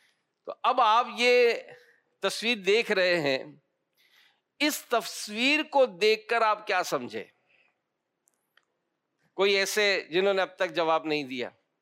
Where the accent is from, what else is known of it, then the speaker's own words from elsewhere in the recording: Hyderabad, Sindh, Pakistan; ہم اڈوانی لین میں رہتے تھے, میں بچپن میں نے آپ حیدرآباد میں گزارا ہے